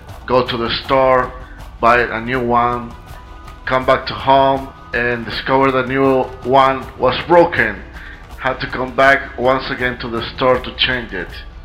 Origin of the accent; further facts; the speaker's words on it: Madrid, Community of Madrid, Spain; from Madrid to all of you.